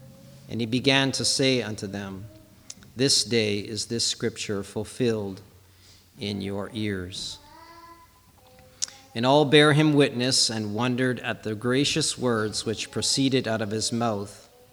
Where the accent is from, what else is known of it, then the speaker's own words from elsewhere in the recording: Mississauga, Ontario, Canada; I grew up in Mississauga